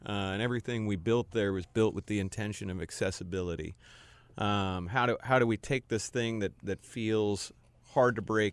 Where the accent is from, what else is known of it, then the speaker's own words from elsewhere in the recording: Cincinnati, Ohio, United States; So I grew up in Cincinnati, went to Duke for undergrad.